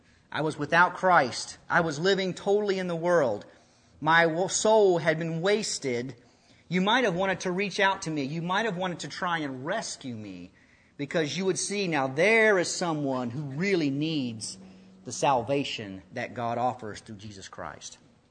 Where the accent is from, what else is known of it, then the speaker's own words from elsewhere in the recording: Texas, United States; The truth is that my father is an elder in the church in my hometown in Texas.